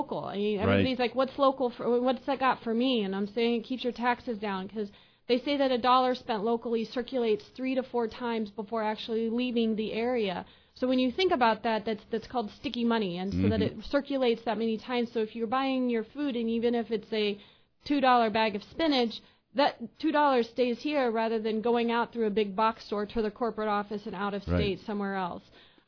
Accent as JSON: {"language": "English", "town": "Mount Sterling", "region": "Illinois", "country": "United States", "tie": "born or raised there", "said": "Same with me. I grew up in Mount Sterling, smaller than that, and we had two grocery stores as well."}